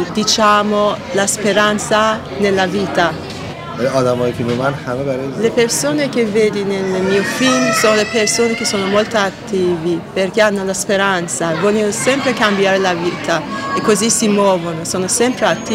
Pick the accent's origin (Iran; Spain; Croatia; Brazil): Iran; Italian is a second language; now in Italy; La cosa che vorrei portare dal mio paese all'Occidente è la cultura, la storia.